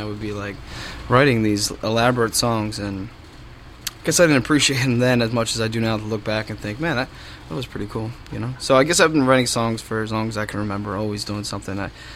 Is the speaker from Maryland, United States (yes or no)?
yes; Baltimore, Maryland, United States; You know, I grew up in Maryland, in Baltimore, and Maryland has, you know, mountains and ocean.